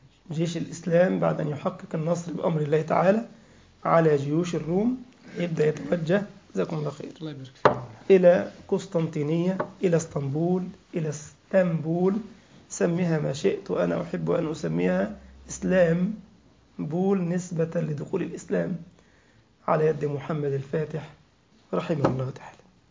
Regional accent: Egypt; كلنا يعرف هذا، حتى عندنا في مصر يقول لك المفلس

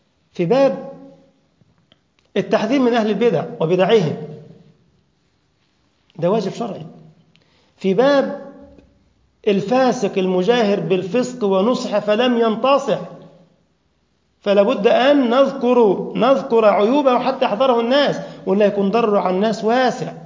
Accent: Egypt; والمثل عندنا في مصر اللي على رأسه بطحة بيحسس عليه بس وخلاص.

